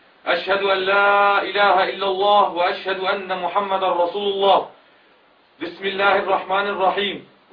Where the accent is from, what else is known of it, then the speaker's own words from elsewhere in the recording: Damascus, Damascus Governorate, Syria; نحن أبناء دمشق عاصمة بني أمية